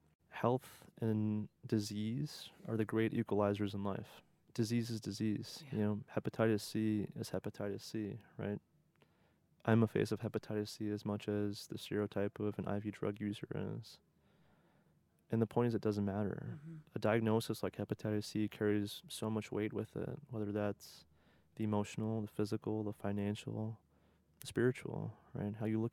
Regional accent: Minnesota, United States; also born or lived in Chicago / Houston; after growing up in Minnesota, a stint in Chicago, and then going to college and medical school down in Houston, Texas, I moved to Cleveland, Ohio

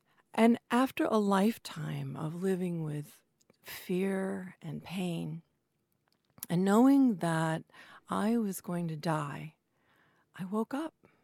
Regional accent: Grass Valley, California, United States; I'm from Grass Valley, California.

